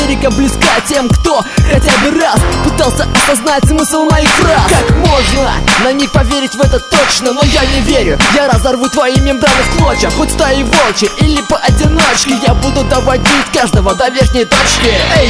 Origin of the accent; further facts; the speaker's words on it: Novosibirsk, Novosibirsk Oblast, Russia; А когда я не представился, я из Новосибирска